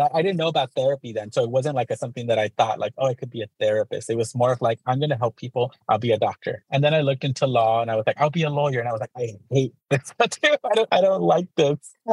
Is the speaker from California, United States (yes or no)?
yes; Los Angeles, California, United States; Yes, I'm originally from Los Angeles, born and raised into a very religious, conservative home. My parents are both immigrants from Mexico and Guatemala